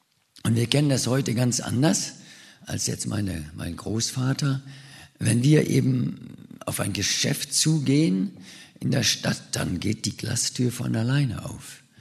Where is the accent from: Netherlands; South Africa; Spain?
South Africa; now in Germany; dass meine Eltern von Bielefeld ausgewandert sind nach Südafrika, bin ich in Südafrika aufgewachsen.